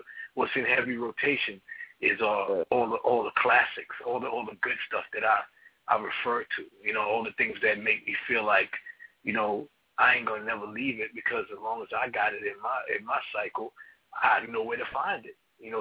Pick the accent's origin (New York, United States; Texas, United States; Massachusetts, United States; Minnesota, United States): New York, United States; Queens; I'm from Southside Queens, but I know a lot of people from all hoods, Brooklyn, Bronx. I'm New York all day.